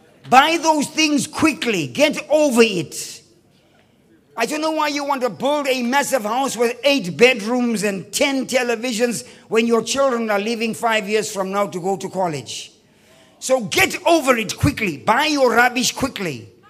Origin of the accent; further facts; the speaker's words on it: Nigeria; We are the richest in the universe. Say, as Nigerian women.